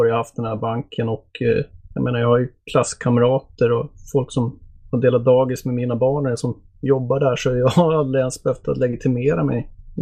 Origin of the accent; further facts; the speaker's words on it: Sweden; Alltså som en svensk arbetare från en industriort så lever man ju väl typ alltid över sina tillgångar känns det som